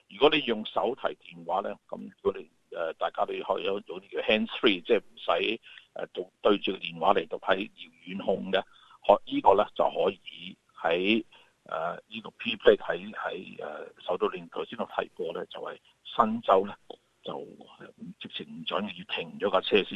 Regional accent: Hong Kong; now in Canberra, Australia; 如果對於我哋香港人喺澳洲喺堪培拉嚟講，好事嚟

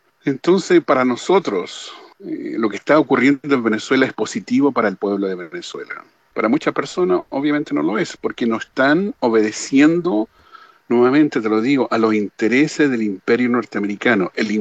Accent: Chile; Yo soy chileno y eso es lo que nos ocurrió a nosotros. Cuando entró Pinochet y su dictadura, 1 millón de chilenos tuvimos que salir.

